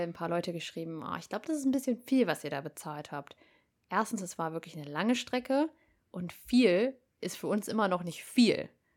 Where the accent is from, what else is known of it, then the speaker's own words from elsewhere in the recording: Australia; wir sind halt aus Australien die schönsten Strände gewöhnt